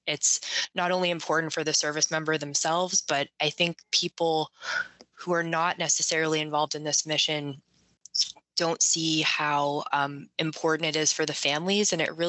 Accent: Canada; I'm Canadian originally.

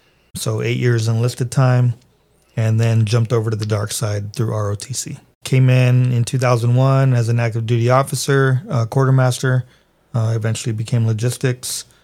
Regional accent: McAllen, Texas, United States; So I'm from Texas. I'm actually from McAllen, Well, really the entire Rio Grande Valley.

